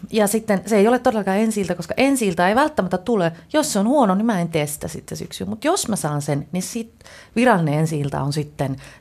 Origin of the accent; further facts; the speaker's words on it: North Ostrobothnia, Finland; accent: Oulu dialect; kun joskus jossain näytelmässä mulla saattaa tulla Oulun murteen joku pieni